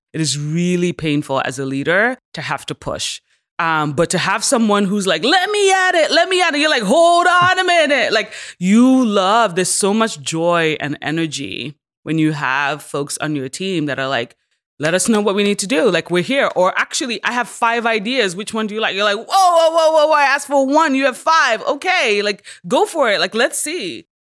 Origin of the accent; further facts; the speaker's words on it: Nigeria; also born or lived in United States; now in United Kingdom; I'd always described myself as Nigerian. And then I became an American, and then I moved to the UK, but I never felt American